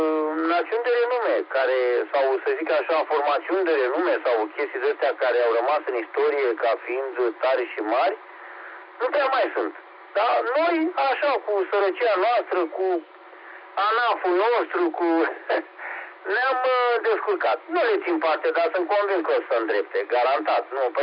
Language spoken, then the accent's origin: Romanian; Romania; sunt mândru că sunt român, sincer.